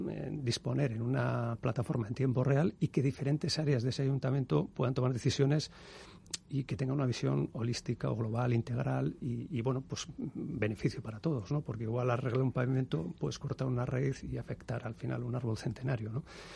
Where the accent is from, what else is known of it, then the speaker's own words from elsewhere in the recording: Bilbao, Basque Country, Spain; yo soy de Bilbao